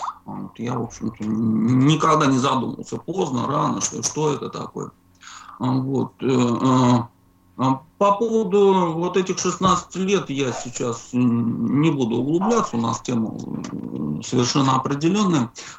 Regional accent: Samara, Samara Oblast, Russia; как уже ведущая сказала, я из Самары.

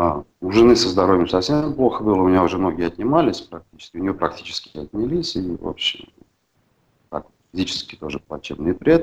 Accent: Moscow, Russia; born there; Родился я в Москве, в обычной семье. Ну, в Советском Союзе, да

